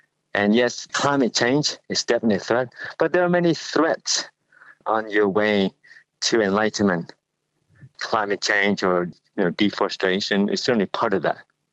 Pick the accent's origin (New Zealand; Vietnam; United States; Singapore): Vietnam; also born or lived in Thailand; And in Asia, where I was trained in Thailand, or where I grew up in Vietnam